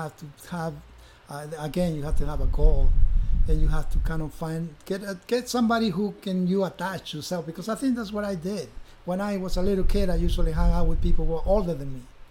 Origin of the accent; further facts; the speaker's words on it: Peru; English is a second language; now in Mexico; Peru to Mexico, only one-way ticket.